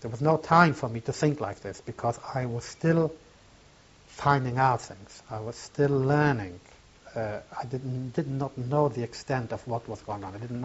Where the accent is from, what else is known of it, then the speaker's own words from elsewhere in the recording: Poland; English is a second language; moved away; I decided that it's time that I make my way back to Poland, to my hometown, and to see who is there